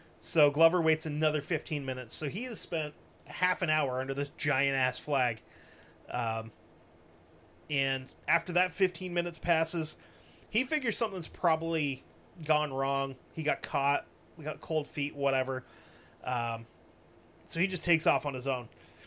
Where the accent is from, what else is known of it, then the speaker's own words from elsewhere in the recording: United Kingdom; I'm British and I have to do everything properly